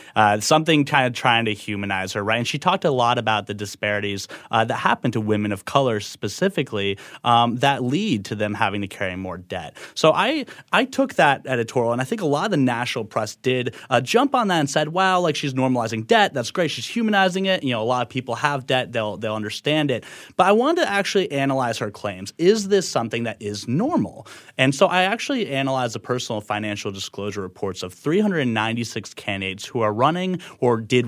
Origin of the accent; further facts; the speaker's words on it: Georgia, United States; You know, I've been covering her for years. I'm from Georgia. I used to work for the Atlanta Journal-Constitution.